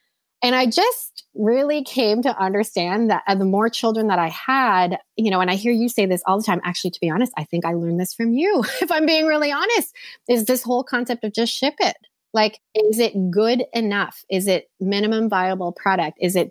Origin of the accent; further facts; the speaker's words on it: Toronto, Ontario, Canada; moved away as an adult; now in United States; So we live in a very small town in Southwest Florida, and we intentionally moved here. So I grew up in Toronto, Canada for my whole life. And just a year ago, we made this big move